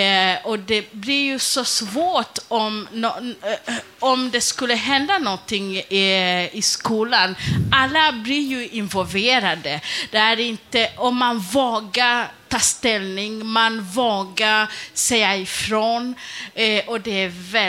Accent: Egypt; jag är ju född i Egypten och uppvuxen där, fast jag har mina rötter i Rwanda.

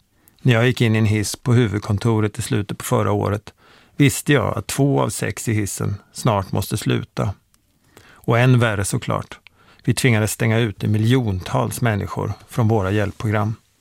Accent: Borensberg, Östergötland, Sweden; hemma i Borensberg utanför Motala där jag växte upp.

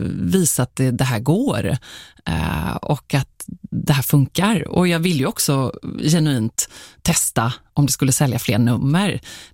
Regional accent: Gothenburg, Västra Götaland County, Sweden; mitt flickrum stod kvar länge hemma i Göteborg hos mamma och pappa.

